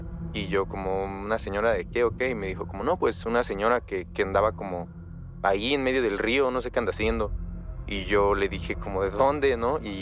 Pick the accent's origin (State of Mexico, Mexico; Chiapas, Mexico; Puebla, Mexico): Chiapas, Mexico; Soy de un pueblo en Chiapas. Es un pueblo pequeño. Vengo de una familia de comerciantes y ahora me dedico a estudiar.